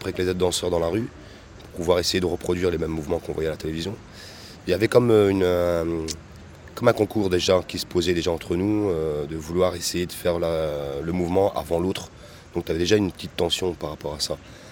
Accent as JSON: {"language": "French", "country": "France", "said": "on est français et on le reste et fier de l'être"}